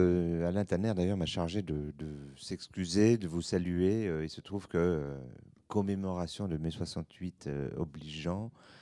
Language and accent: French; Switzerland; Il se trouve que je suis suisse d'origine